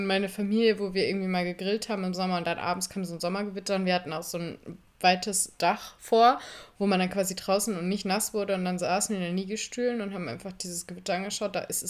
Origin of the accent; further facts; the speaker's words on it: Munich, Bavaria, Germany; now in Hamburg, Germany; Hamburg hat einfach die weniger Niederschlagsrate als München und ich komme aus München.